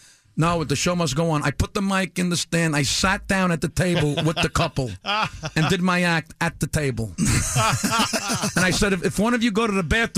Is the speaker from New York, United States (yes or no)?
yes; Brooklyn, New York, United States; You know, I'm from Brooklyn. I'm not clever like Seinfeld. I'm a street guy, you know.